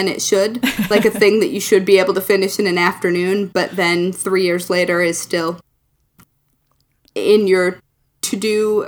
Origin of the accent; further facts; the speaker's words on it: Michigan, United States; now in New York City, United States; like I live in New York City, but I grew up in Michigan.